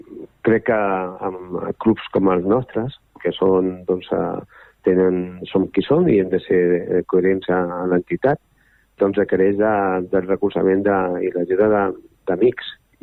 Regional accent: Terrassa, Catalonia, Spain; jo particularment, ja ho dic moltes vegades com a terrassenc i garenc, em sento molt identificat amb tota la gent d'aquí

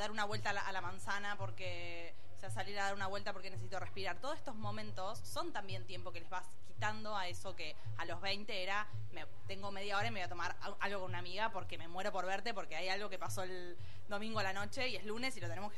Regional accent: Argentina; yo como varias de las compis somos de Argentina, y allá, cuando éramos chicas por lo menos

